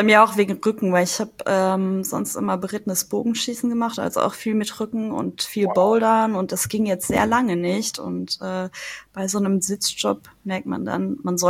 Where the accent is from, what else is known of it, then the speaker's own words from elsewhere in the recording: Luxembourg; now in Cologne, Germany; Ich komme ursprünglich aus Luxemburg, lebe jetzt seit 5 oder 6 Jahren, ich weiß gar nicht mehr genau, in Köln. Ich habe in Trier Wirtschaftsinformatik studiert